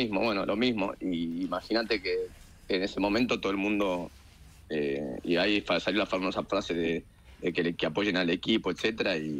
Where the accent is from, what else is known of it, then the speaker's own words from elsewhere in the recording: Argentina; Es una linda historia como argentino.